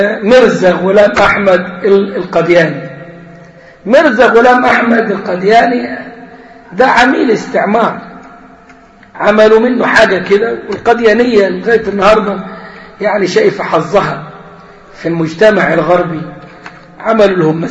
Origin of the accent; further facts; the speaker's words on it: Egypt; ويمكن احنا كان عندنا في مصر ناس ادعوا النبوة